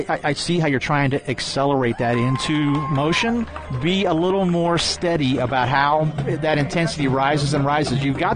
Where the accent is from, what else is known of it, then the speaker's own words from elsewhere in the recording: Mason, Ohio, United States; I'm from Mason, Ohio.